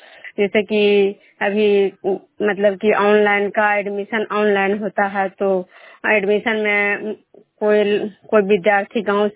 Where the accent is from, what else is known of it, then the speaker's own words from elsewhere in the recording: Bihar, India; मैं बिष्णुपुर ग्राम खजरा पंचायत नालंदा जिला नगर निगम प्रखंड के निवासी हूँ।